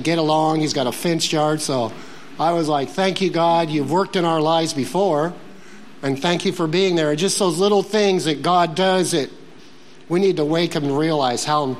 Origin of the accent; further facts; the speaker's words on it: Fall City, Oregon, United States; We are from Fall City, Oregon. Anybody know where that's at?